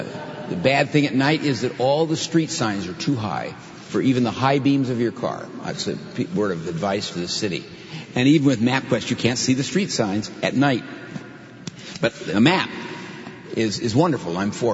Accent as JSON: {"language": "English", "town": "Berkeley", "region": "California", "country": "United States", "also_born_or_lived": "Seattle", "lives_now": "Manila, Philippines", "said": "So we're both, you know, urban people. I'm from Berkeley and Seattle, and now I'm here in Manila"}